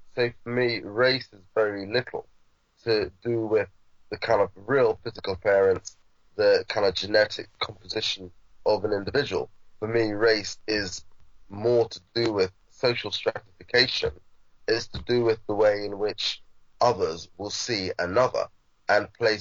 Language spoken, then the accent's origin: English; Jamaica; And there's a story I remember from being a child. I grew up in Jamaica.